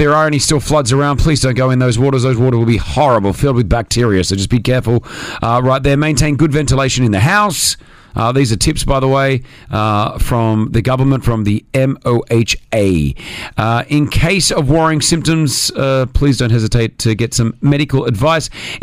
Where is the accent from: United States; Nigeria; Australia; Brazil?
Australia; moved away; growing up in Australia, you'd always have a mosquito net in front of every window.